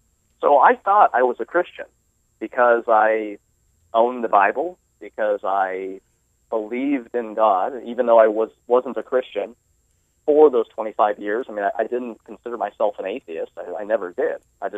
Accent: San Jose, California, United States; I grew up in San Jose area. Mm-hmm. And I lived there for about 15 years of my life before I moved on to a couple other places.

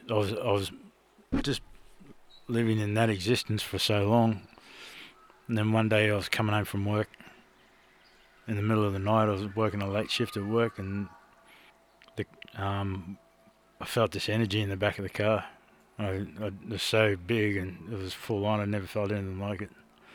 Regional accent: New South Wales, Australia; I'm from the Gitabal and Ngarrukul people of the Northern Rivers. So it's around Mount Lindsay and Mount Warning, Mulumbini, Momali and Jargonbunj.

